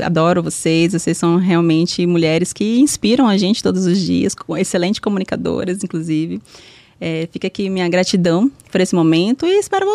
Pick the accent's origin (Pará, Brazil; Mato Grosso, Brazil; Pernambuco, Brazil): Mato Grosso, Brazil; Poconé; Sou de Poconé, nascida, criada, tenho muito orgulho da minha terra, gosto bastante de Poconé.